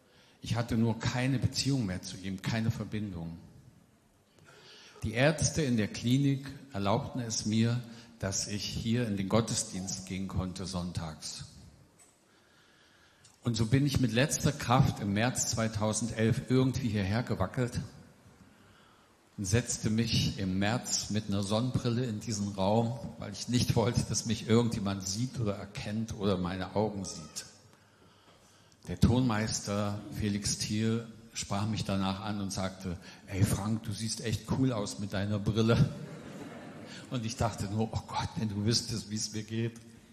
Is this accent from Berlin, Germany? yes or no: no; Saxony, Germany; Ich bin seit 30 Jahren Teil dieser Gemeinde und ich bin aufgewachsen im Erzgebirge.